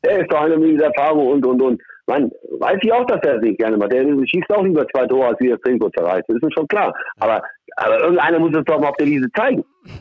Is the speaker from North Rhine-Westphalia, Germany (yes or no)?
no; Dillenburg, Hesse, Germany; Ja, und hier aus Dillenburg, aus der Nähe, ne?